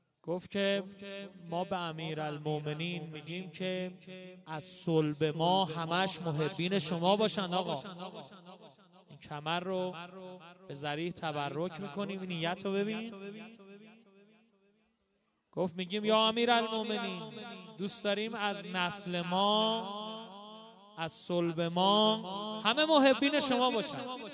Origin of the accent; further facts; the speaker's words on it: Iran; بله ایرانی هستیم